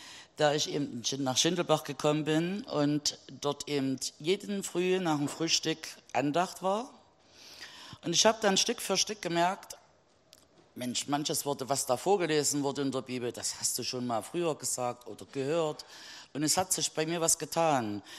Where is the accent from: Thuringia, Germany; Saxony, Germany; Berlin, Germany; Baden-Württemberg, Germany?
Saxony, Germany; now in Marienberg, Germany; Ich komme ursprünglich aus dem Raum Leipzig und wohne aber jetzt schon 2 Jahre in meiner eigenen Wohnung in Marienberg.